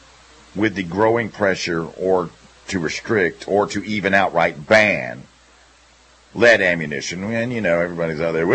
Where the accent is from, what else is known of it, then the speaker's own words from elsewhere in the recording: South Carolina, United States; senior senator from my home state of South Carolina